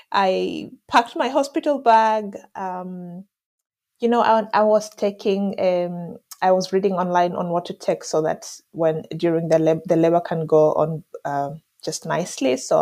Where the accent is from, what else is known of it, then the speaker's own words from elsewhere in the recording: Kenya; now in Finland; I am from Kenya. I have been here for close to 2 years now, and I speak very little Finnish.